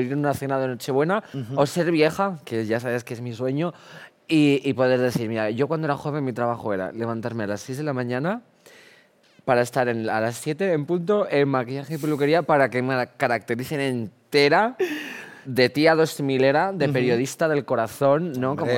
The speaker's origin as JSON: {"language": "Spanish", "region": "Castile and León", "country": "Spain", "said": "que yo soy mitad zamorana, una chica castellana más no poder"}